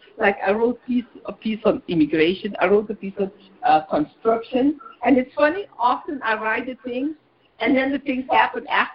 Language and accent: English; Curaçao; also born or lived in Bonaire; Okay, I'm originally from Curacao, I'm born in Bonaire, the ABC Islands. We are very closely located to South America.